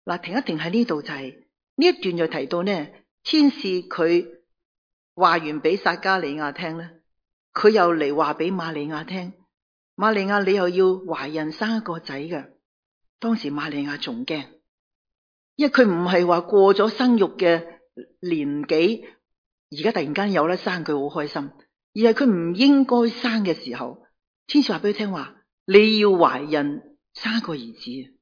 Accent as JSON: {"language": "Cantonese", "country": "China", "said": "咁呢个同我哋中国人咧都好吻合嘅，我妈妈就16岁结婚嘅"}